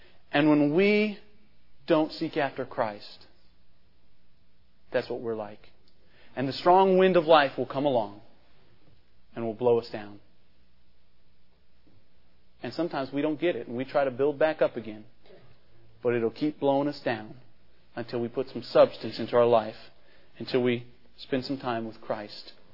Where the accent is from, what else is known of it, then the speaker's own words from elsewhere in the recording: Kansas, United States; Many times, as I was growing up in Kansas, I'd go to my grandpa's farm and there'd be a cottonwood tree blown over.